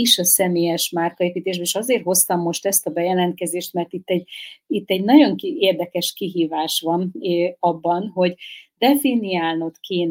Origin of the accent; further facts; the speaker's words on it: Szeged, Csongrád-Csanád, Hungary; now in Budapest, Hungary; Például én, ahol születtem, szegedi lány vagyok.